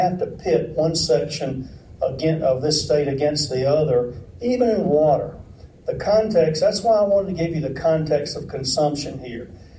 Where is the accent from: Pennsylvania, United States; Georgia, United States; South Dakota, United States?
Georgia, United States; I was baited in my campaign in 2002, since I was from Middle Georgia, to make this an anti-Atlanta campaign.